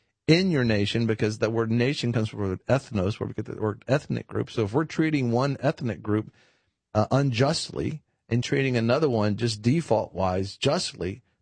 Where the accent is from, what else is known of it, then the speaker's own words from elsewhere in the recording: United States; As an American, you know, Americans can think any way they want to think